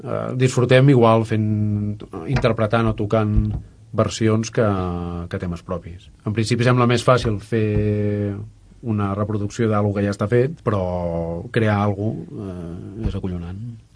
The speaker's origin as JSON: {"language": "Catalan", "town": "Blanes", "region": "Catalonia", "country": "Spain", "lives_now": "Barcelona, Spain", "said": "Jo sóc de Blanes, però estic visquent a Barcelona"}